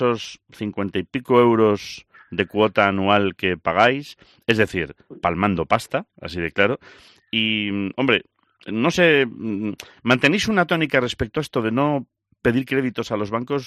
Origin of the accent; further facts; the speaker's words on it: Spain; yo tengo derecho a protestar, como cualquier español